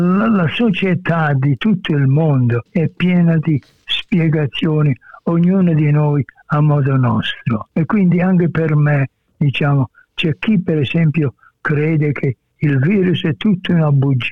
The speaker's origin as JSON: {"language": "Italian", "town": "Matera", "region": "Basilicata", "country": "Italy", "said": "Nel nostro paese di Matera, il mio paese"}